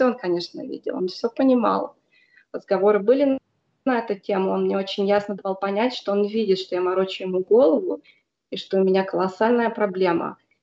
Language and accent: Russian; Ternopil, Ternopil Oblast, Ukraine; moved away as an adult; now in United States; Я родом из Украины, город Тернополь. Я там родилась, выросла в 2003 году, мне было 24 года, я уехала в США вслед за мужем и его семьей. И с тех пор я живу и работаю здесь.